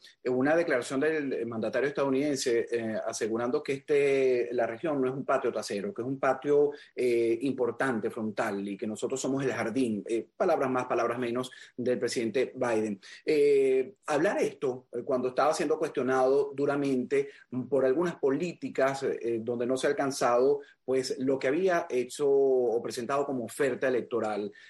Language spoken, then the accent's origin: Spanish; Venezuela; born there; todo el contenido que hacemos sobre Venezuela, mi país natal.